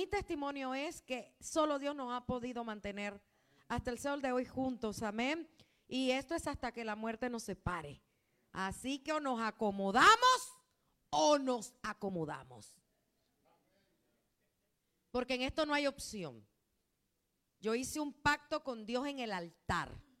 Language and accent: Spanish; Panama; soy de Panamá.